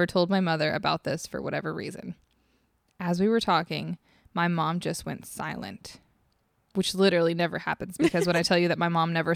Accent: Illinois, United States; Once upon a hot minute ago, my sister and I were a couple of wee children growing up in Southern Illinois.

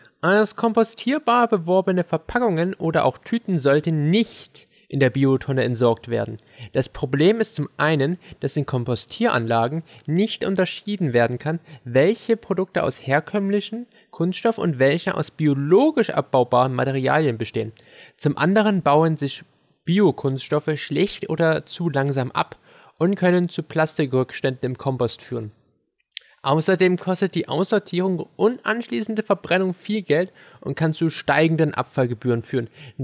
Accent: East Germany, Germany; weil wir kommen aus dem Osten, wir nennen das jetzt wieder auch Eierkuchen.

